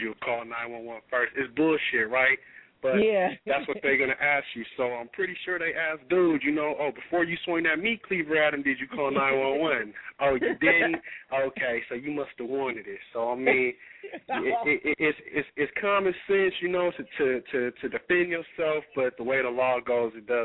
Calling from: California, United States; I'm calling from California.

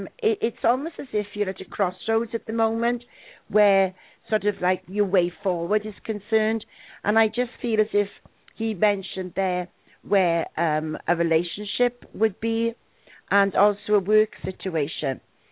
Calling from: California, United States; I'm from California.

